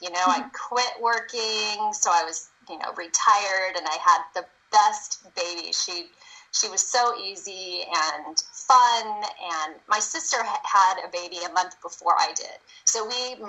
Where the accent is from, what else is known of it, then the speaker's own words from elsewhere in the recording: El Centro, California, United States; I grew up in El Centro, which is in the Imperial Valley here in California. It's a little farm town. I am one of three children. I'm the middle child.